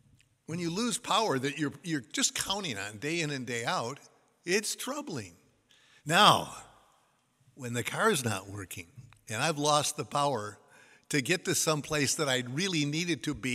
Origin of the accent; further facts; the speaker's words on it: Minnesota, United States; Now, we came from Minnesota. We'd have from some pretty significant storms.